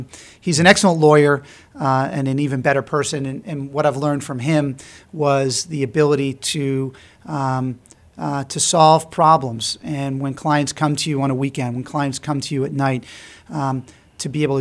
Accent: Boston, Massachusetts, United States; I grew up in the Boston area, went to college in the Boston area, and law school in the Boston area.

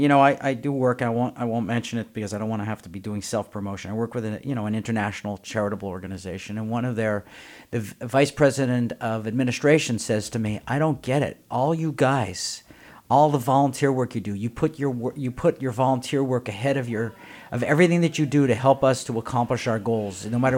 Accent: Canada; now in United States; Growing up in Canada, everyone I talk to always says when there's a problem, the government will solve it

